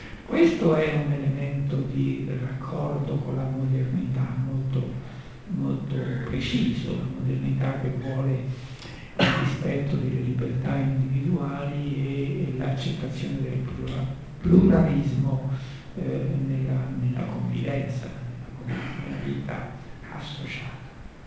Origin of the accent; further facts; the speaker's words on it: Buenos Aires, Argentina; now in Italy; che vengo da Buenos Aires